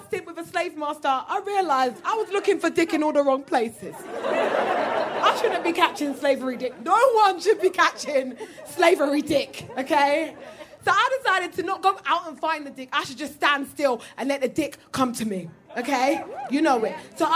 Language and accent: English; Croydon, London, United Kingdom; I'm from Croydon. What do you mean you go to fucking Edinburgh